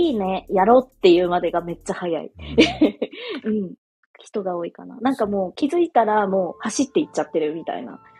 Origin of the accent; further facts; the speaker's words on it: Saga, Japan; なんかの、めちゃくちゃなんか無法地帯みたいな場所って思ってませんか、うん、佐賀県のこと。